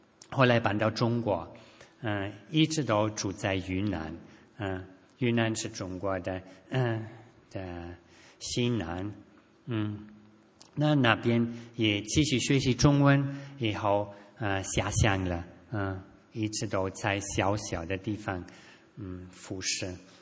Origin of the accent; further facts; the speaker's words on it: Germany; Chinese is a second language; now in China; 我是德国人，这是我们德国的老家